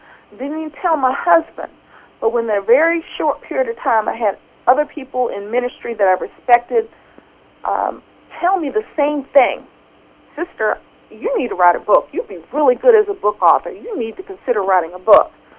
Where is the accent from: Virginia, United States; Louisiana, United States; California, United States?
Virginia, United States; And I grew up in Central Virginia. And in Central Virginia, they had what they call massive resistance